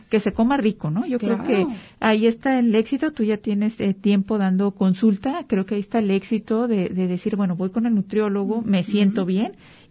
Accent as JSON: {"language": "Spanish", "country": "Mexico", "said": "yo lo he visto como mexicanos, a lo mejor es periodo de vacaciones."}